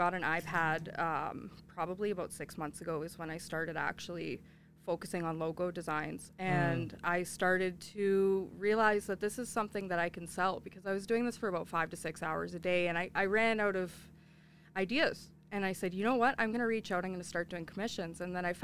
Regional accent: Sault Ste. Marie, Ontario, Canada; moved away as an adult; now in Fort McMurray, Canada; Sault Ste. Marie, Ontario.

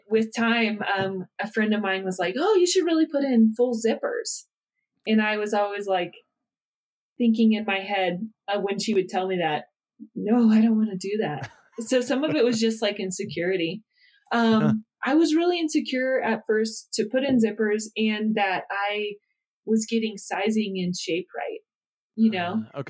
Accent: Oregon, United States; with my history of, you know, my family and growing up in Oregon and around runners, being in Colorado and making outdoor gear is just a great fit.

